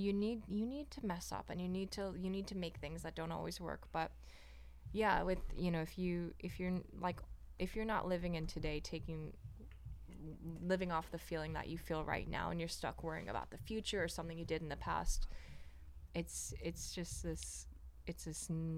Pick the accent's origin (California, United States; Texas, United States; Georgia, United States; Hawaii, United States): Hawaii, United States; it was crazy to like be in my hometown in Hawaii and have people come up to me